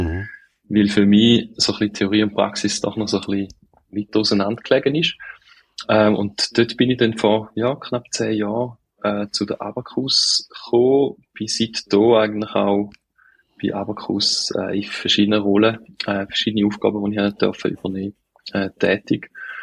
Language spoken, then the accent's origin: German; Appenzell Ausserrhoden, Switzerland; Ich komme, wie man meinem Dialekt vielleicht kann ich nehmen, aus der Ostschweiz. Genauer gesagt bin ich im Appenzell-Ausserrhodischen aufgewachsen. Bin 39 Jahre alt und auch in dieser Region in Trogen habe ich Kante gemacht.